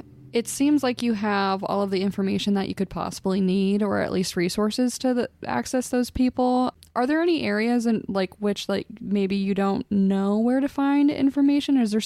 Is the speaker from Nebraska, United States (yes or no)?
yes; Lincoln, Nebraska, United States; Well, yeah, and you know, I'm from Lincoln